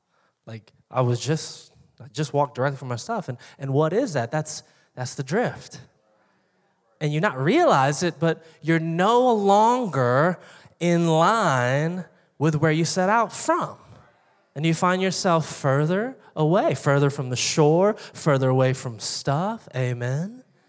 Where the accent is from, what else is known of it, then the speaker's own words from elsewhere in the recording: Virginia Beach, Virginia, United States; I grew up in Virginia Beach. I still got my 757 phone number.